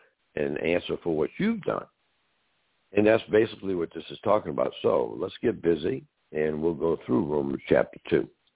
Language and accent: English; New Orleans, Louisiana, United States; now in Pearl River, United States; speaking to you live from Pearl River, Louisiana. You know, I was born and raised in New Orleans.